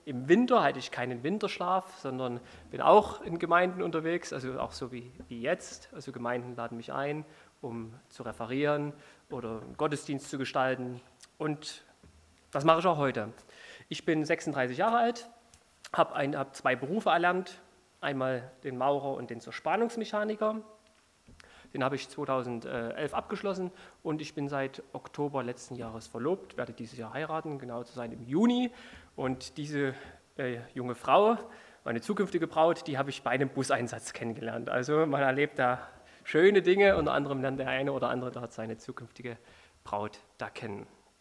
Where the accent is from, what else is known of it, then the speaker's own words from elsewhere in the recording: Saxony, Germany; Ja, Erzgebirge, das ist in Sachsen. Also ich bin in Sachsen geboren und da auch aufgewachsen, in der Nähe von Freiberg. Das ist zwischen Chemnitz und Dresden.